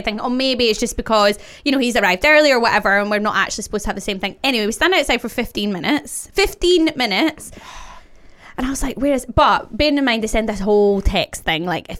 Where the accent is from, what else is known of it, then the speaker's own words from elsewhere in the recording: Glasgow, Scotland, United Kingdom; So I grew up in Glasgow, so I know the areas, and that makes it so much harder.